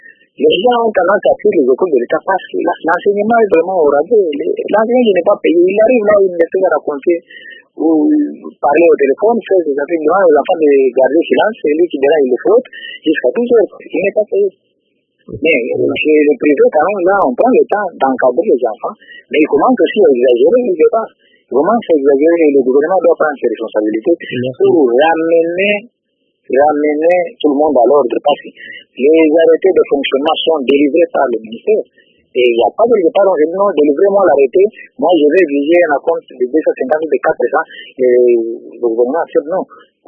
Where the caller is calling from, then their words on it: Kalemie, Tanganyika, DR Congo; Je vous informe que chez nous, à Calémie, la rentrée scolaire se prépare avec beaucoup, beaucoup de difficultés